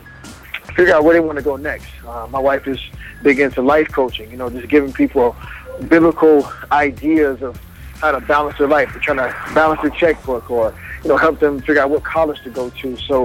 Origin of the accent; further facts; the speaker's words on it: North Carolina, United States; now in Boston, United States; Now I'm from North Carolina, so it definitely gave me a different perspective living up here.